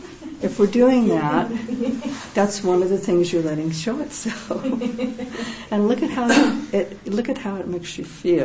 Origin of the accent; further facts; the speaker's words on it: United States; moved away as an adult; now in England, United Kingdom; I'm an American monk, you know, living in England.